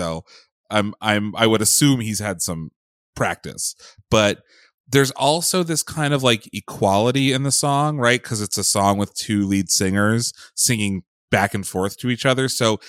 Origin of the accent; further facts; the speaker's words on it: Pennsylvania, United States; And so going like, you know, going back to where I grew up in Pennsylvania and doing karaoke is like much different.